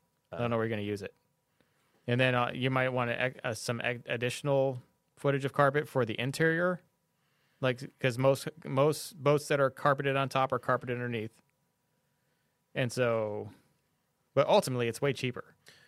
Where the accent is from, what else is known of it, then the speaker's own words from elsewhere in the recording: Arizona, United States; Well, I'm from Arizona, and I'm from the hot parts of Arizona, not like the hottest of the hot.